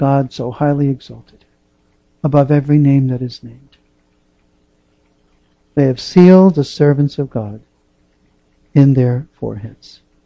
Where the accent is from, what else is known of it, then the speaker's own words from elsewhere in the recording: United States; I'm from the States, pardon me for that.